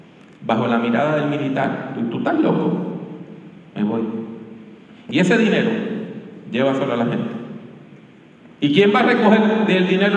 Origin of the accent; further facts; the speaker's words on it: Puerto Rico; Mire, yo vengo de Puerto Rico y a veces en Puerto Rico hay un operativo de la policía